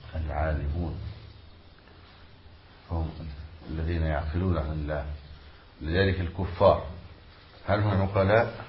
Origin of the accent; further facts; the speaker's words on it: Egypt; لذلك المثل اللي عندنا في مصر عقلك في رأسك تعرف خلاصك